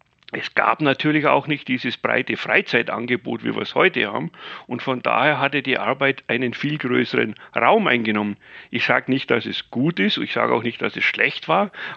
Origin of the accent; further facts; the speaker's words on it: Bavaria, Germany; ich bin ja Bayer